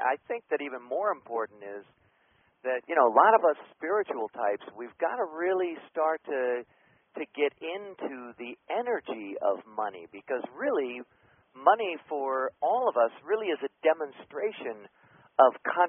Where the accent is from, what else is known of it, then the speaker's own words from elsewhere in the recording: California, United States; Right here. I'm an Orange County boy, and my parents came here.